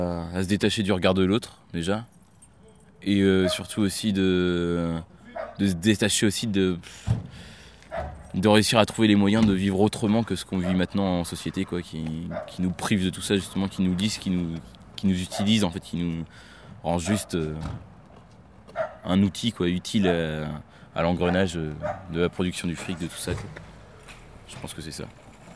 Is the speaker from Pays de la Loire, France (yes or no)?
yes; Pays de la Loire, France; voilà, donc je viens de la Mayenne, donc à côté de la Bretagne. Et j'ai 21 ans